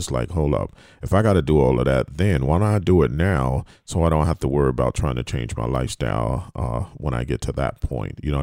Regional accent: the South, United States; Because I come from the South

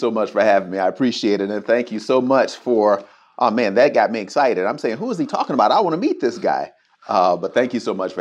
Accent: Detroit, Michigan, United States; I am from the great city of Detroit. I'm actually an East Sider. I'm from the East Side of Detroit.

